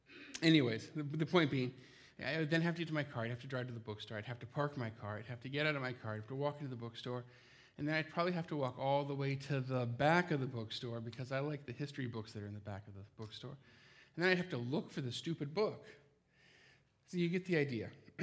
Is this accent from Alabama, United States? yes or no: no; South Tucson, Arizona, United States; you know that I'm from Arizona. That's why I'm always wearing a Diamondbacks hat. In fact, I grew up in South Tucson, Arizona